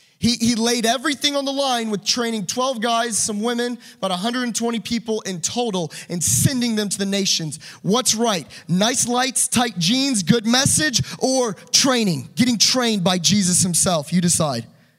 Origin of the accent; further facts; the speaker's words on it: United States; I'm an American, I just say what I want.